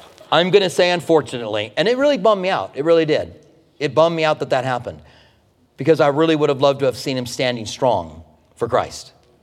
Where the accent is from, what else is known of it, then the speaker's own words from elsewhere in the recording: Tucson, Arizona, United States; They were like, where are you from? And I said, I'm from Tucson.